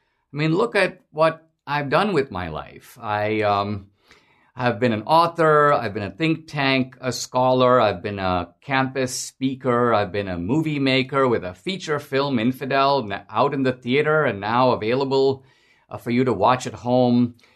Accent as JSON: {"language": "English", "country": "India", "lives_now": "United States", "said": "In my home country of India"}